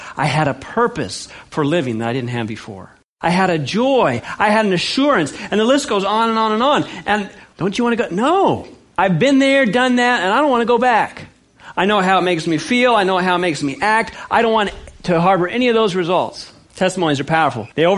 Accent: California, United States; I grew up in California and I remember getting in some fire ant piles.

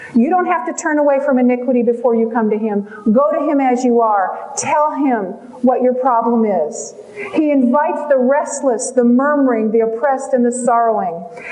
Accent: California, United States; I mean, I'm from California.

